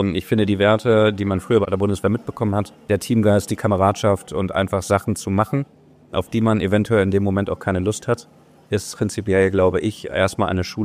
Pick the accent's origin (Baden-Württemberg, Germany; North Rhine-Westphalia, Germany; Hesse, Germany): North Rhine-Westphalia, Germany; Ich komme aus Münsterland, bin mit Pferden aufgewachsen. Also wir sind aufs Land gezogen, als ich 2,5 war.